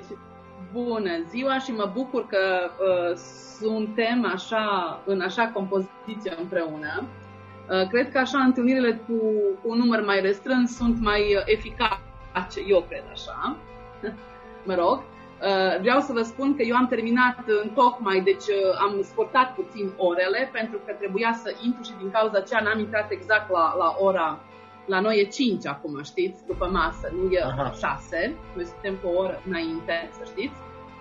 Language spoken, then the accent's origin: Romanian; Vojvodina, Serbia; Părinții mei, bunicii mei, străbunicii mei n-au venit din România. Noi, ai mei sunt întotdeauna aici, așa a aplicat granița, știți? Deci Banat, în Banatul istoric mă găsesc.